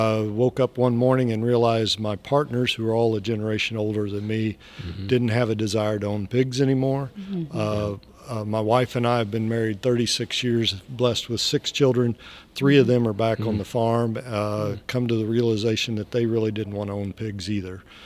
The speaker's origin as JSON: {"language": "English", "region": "Missouri", "country": "United States", "said": "I'm from Northeast Missouri, so if I go travel with pork producers, I get accused of being from the South"}